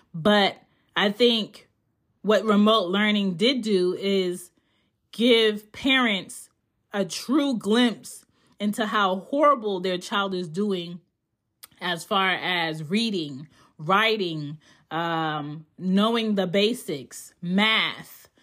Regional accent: United States; first language English; if I take myself out of the United States, where I was born and raised, and my first language is English

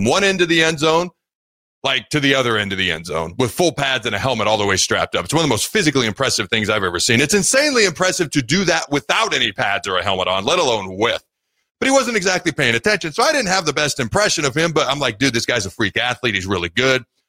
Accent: Washington, United States; also born or lived in Hastings, Nebraska; So I was born in Hastings when I was 3. My dad's job took us up to the state of Washington. So I grew up in the state of Washington, rooting for Nebraska from halfway across the country.

